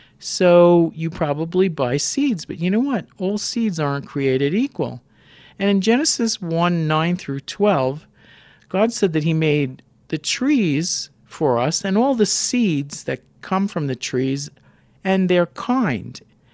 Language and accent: English; New York, United States; Well, I mentioned last year that I grew up in New York, and in 1969, I went to Woodstock.